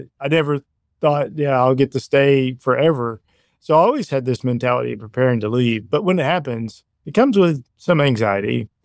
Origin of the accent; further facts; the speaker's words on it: Alabama, United States; Grew up in Alabama, single parent home.